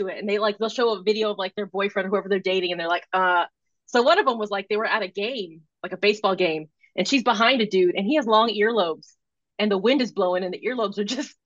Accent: West Coast, United States; different stuff that I had never heard of growing up on the West Coast. You get to the East Coast and you just have different stuff.

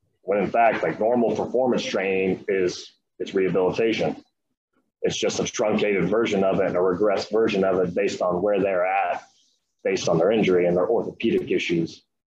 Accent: Indiana, United States; So I was at Purdue, you know, I'm from Indiana, so like it's home for me.

